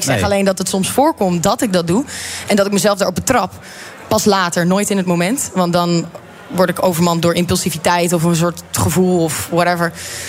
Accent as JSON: {"language": "Dutch", "region": "Overijssel", "country": "Netherlands", "said": "Ik kom uit Twente."}